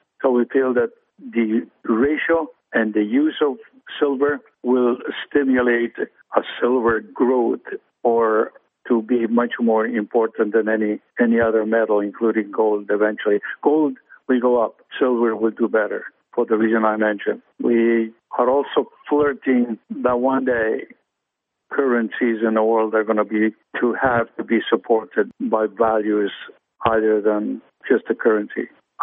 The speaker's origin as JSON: {"language": "English", "country": "Argentina", "said": "I'm from Argentina."}